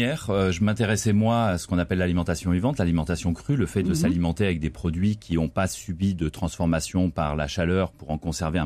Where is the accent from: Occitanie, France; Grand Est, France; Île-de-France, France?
Île-de-France, France; Paris; je suis français, je suis parisien